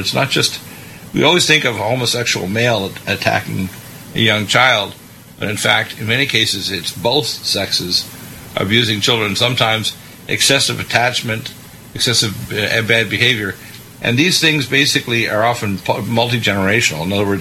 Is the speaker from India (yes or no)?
no; Canada; moved away as an adult; now in United States; I was raised in Canada, you know, and went to medical school there, and I came down to the States many, many years ago. And let me tell you, I'm an American.